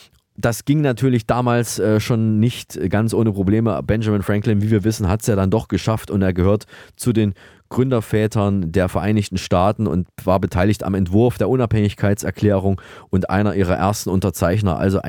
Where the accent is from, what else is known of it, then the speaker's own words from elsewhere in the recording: Thuringia, Germany; aus Thüringen, die Neues aus der Provinz berichtet, aus meiner alten Heimat.